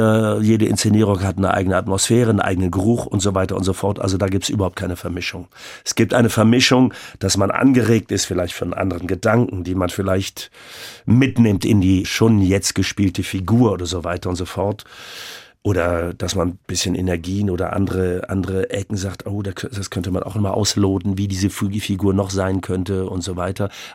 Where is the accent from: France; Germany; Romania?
France; Ich bin da, wie gesagt, in Frankreich aufgewachsen.